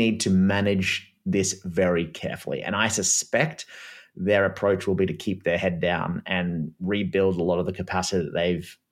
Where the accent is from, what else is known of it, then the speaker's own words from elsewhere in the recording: United States; I'm pro-Israel because, I'm American.